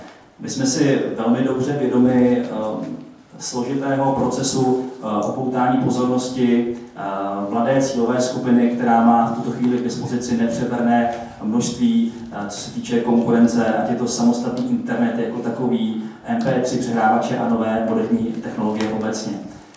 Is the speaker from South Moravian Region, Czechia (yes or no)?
no; Karlovy Vary, Karlovy Vary Region, Czechia; jsem člověk, který si troufám říct, je znalý místních poměrů, protože pocházím z Karlových Varů, kde jsem 13 let působil v týmu Rádia Dragon, aktuálně Hit Rádia Dragon, a co se týče západočeské metropole Plzně, tak v Plzni jsem studoval